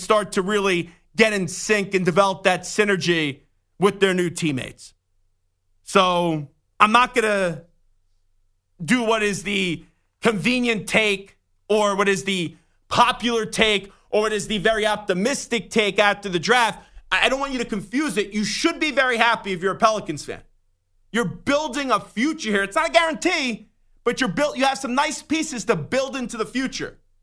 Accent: New York, United States; I grew up in New York, And I didn't grow up as a Knicks fan. I rooted for the Nets.

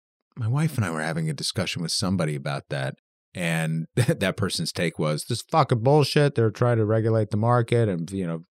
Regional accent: New York, United States; because listening to traffic reports growing up in New York, they'd always talk about jams on the inbound Gowanus

